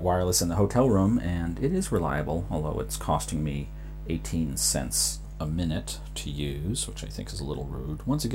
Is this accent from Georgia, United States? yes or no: no; Massachusetts, United States; Having the guy in the Indian restaurant mistake me for being from India, I'm actually from Massachusetts